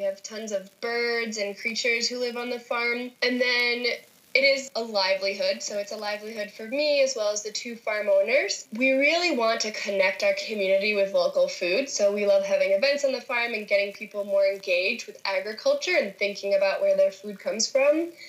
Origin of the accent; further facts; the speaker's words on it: Vermont, United States; So I grew up in Vermont, which is very green. You know, I grew up composting, I grew up with huge gardens in my backyard